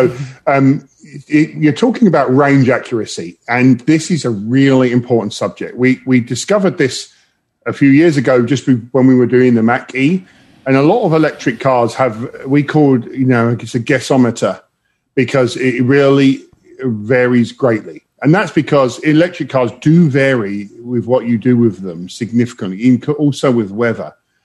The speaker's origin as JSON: {"language": "English", "region": "London", "country": "United Kingdom", "moved": "as an adult", "lives_now": "Detroit, United States", "said": "you may have noticed I'm from London originally"}